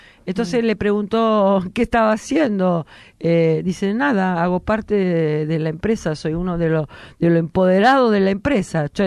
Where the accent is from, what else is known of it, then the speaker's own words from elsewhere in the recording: Italy; Spanish is a second language; Sí, porque seguramente yo que soy italiana